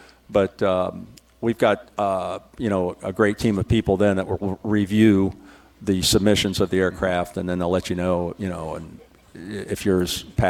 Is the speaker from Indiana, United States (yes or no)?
no; Ohio, United States; Of course, I'm from Ohio, so I'm excited about, you know, spending the week after the air show in wine country.